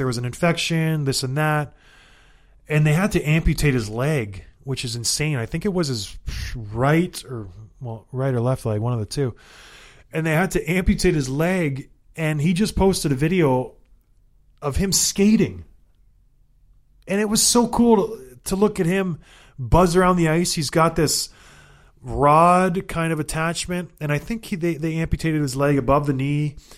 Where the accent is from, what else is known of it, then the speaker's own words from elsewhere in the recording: Edmonton, Alberta, Canada; born there; I was born in Edmonton. I have a tie to that city.